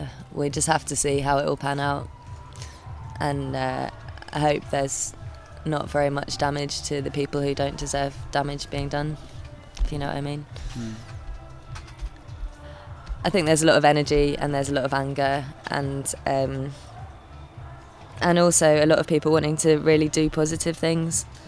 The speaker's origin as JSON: {"language": "English", "region": "England", "country": "United Kingdom", "said": "me being English, I don't understand French."}